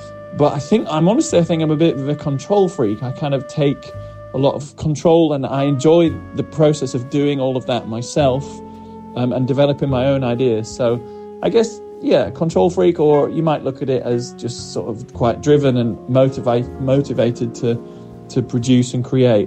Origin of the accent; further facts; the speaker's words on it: Yorkshire and the Humber, United Kingdom; moved away; growing up in North Yorkshire, in the Yorkshire Dales specifically.